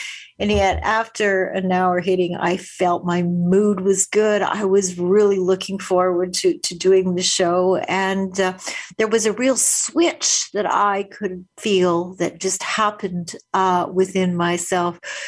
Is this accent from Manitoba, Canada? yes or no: yes; Winnipeg, Manitoba, Canada; when I was a kid growing up in Winnipeg